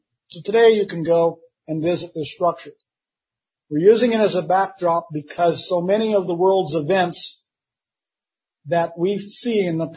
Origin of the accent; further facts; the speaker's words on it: Willits, California, United States; Actually, we're most all from Willits, but we meet in Ukiah because we can rent a church.